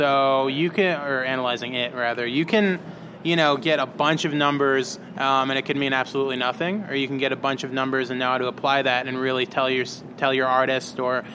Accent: Chicago, Illinois, United States; also born or lived in New York; I was born in New York, little bit raised on the East Coast for 8 years, and then was really raised in Chicago.

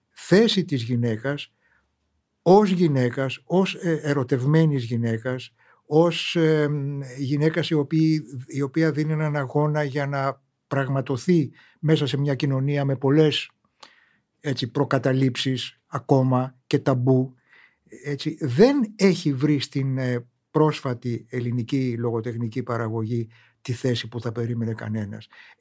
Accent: Greece; εγώ ντρεπόμουν από έξω ότι είμαι Έλληνας

